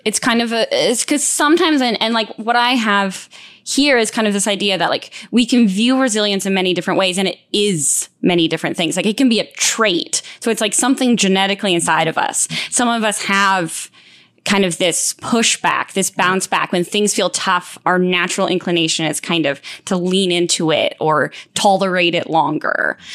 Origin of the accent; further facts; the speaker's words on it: Canada; Me growing up in Canada, as soon as it gets above 30 degrees and there's any humidity